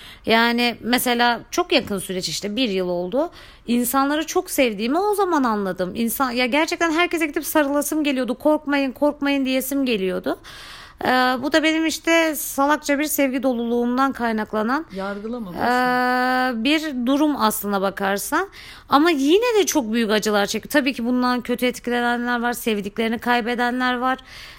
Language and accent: Turkish; Gaziantep, Turkey; Ben Gaziantep'liyim bu arada arkadaşlar.